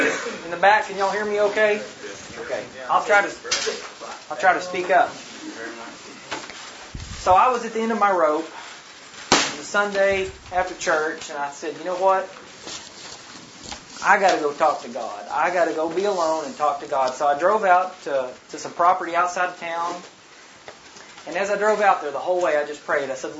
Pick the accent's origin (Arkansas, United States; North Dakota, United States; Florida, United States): Arkansas, United States; we're from Northwest Arkansas